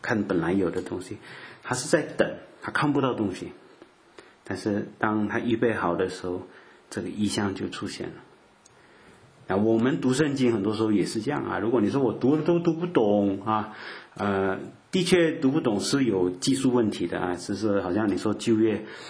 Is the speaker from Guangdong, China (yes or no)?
no; Fujian, China; 但是他是讲闽南话的啊，我们福建人啊